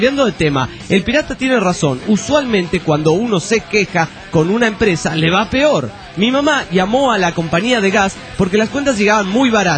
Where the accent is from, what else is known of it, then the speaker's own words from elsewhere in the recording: Panama; de Panamá.